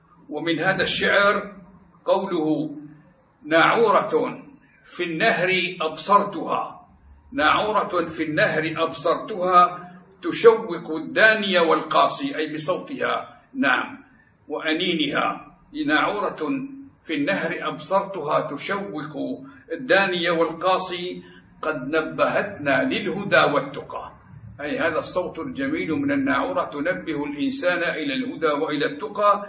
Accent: Hama, Hama Governorate, Syria; born there; ولدت في حماة سنة 1349 للهجرة، الموافق سنة 1931 للميلاد، وحماة مدينة من أعمال سوريا قديمة جاهلية

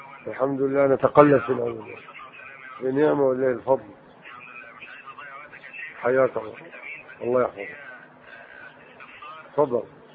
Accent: Minyat al-Nasr, Dakahlia, Egypt; قريتي 100 حديد مركز منية النصر.

